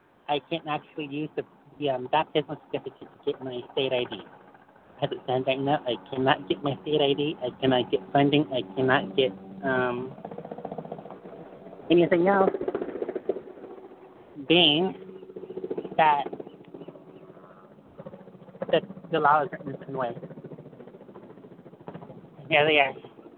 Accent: Napa, California, United States; I am actually from Napa, California.

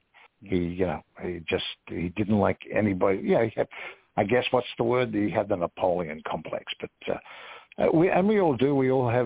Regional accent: Australia; I'm Australian and they were English.

